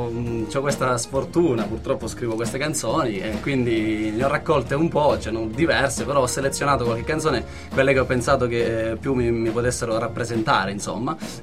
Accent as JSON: {"language": "Italian", "region": "Calabria", "country": "Italy", "moved": "yes", "lives_now": "Perugia, Italy", "said": "No, io non sono perugino, io sono calabrese, però vivo qui da tanto tempo"}